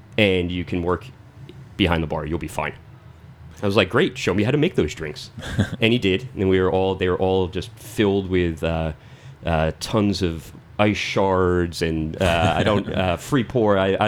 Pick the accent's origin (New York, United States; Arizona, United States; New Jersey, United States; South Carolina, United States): New Jersey, United States; moved away as an adult; But yeah, when I was 18, I moved right into the city to attend NYU